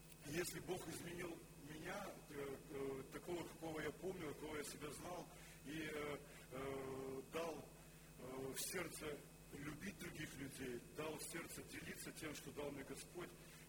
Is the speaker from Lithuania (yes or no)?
yes; Lithuania; Russian is a second language; now in Ukraine; я сам литовец … но уже 8 лет живу на Украине